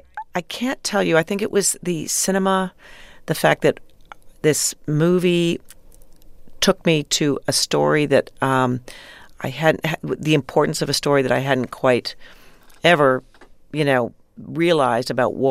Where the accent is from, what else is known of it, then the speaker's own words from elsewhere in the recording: Canada; And also being Canadian, of course, growing up in Canada